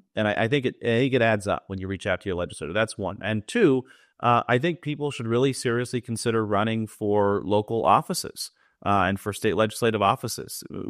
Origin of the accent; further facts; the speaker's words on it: Great Falls, Montana, United States; I'm originally from Great Falls